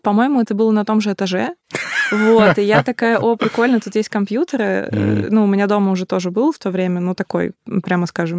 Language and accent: Russian; Arkhangelsk, Arkhangelsk Oblast, Russia; Я из Архангельска, да, это северный город.